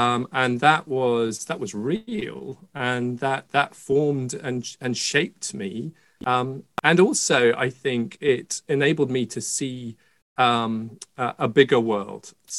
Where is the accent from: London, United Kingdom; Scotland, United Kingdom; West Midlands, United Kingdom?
Scotland, United Kingdom; born there; I was born into a Christian family. I was born in Scotland and born to parents who were serious about their Christian faith.